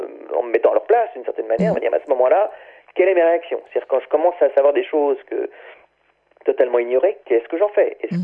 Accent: France; moi, je suis français, donc je suis concerné par l'histoire de France.

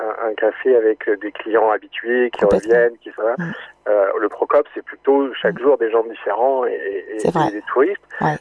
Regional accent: Paris, Île-de-France, France; moi je suis parisien depuis ma naissance

